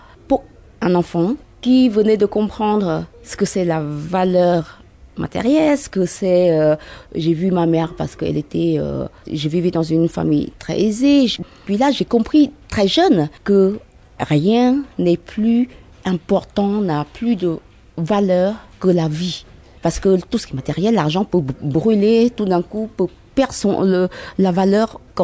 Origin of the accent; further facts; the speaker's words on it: Cambodia; French is a second language; Pourtant, on est des Cambodgiens, des Khmers, mais pas Khmers rouges. On est Khmers des villes.